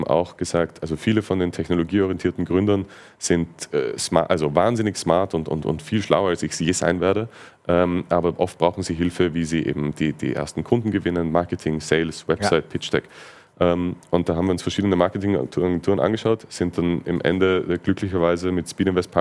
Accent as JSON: {"language": "German", "region": "Vienna", "country": "Austria", "said": "auch ganz direkt als Wiener natürlich der logische nächste Schritt"}